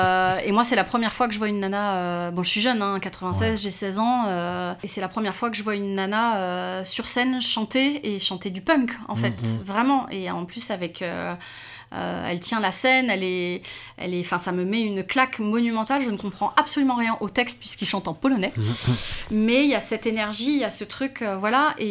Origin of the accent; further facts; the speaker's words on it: Rennes, Brittany, France; Née, j'ai grandi à Rennes, ouais.